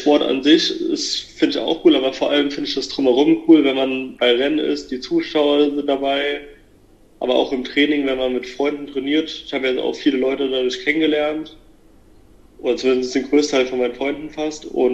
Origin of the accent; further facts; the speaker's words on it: Hesse, Germany; Also ich komme aus in der Nähe aus Hanau in Hessen und bis vor ein paar Monaten war ich noch im Internat in Kaiserslautern auf dem Sportinternat